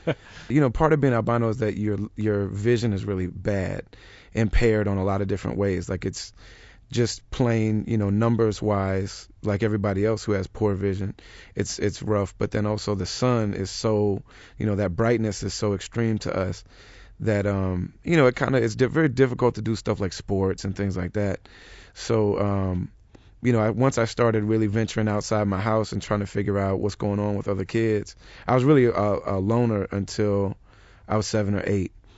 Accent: Michigan, United States; also born or lived in Madison, Wisconsin; I was born in Madison, Wisconsin, and I moved away from there when I was a little kid. I don't really remember living there. And then I lived in little towns throughout Michigan.

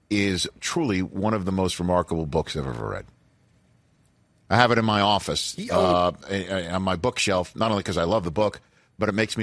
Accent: Staten Island, New York, United States; told him I was from Staten Island

